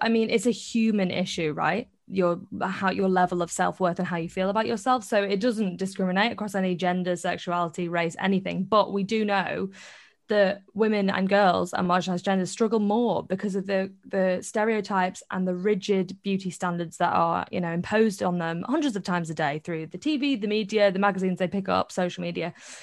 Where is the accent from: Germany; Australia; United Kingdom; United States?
United Kingdom; Liverpool, North West England; I'm from Liverpool and I went to Union Leeds.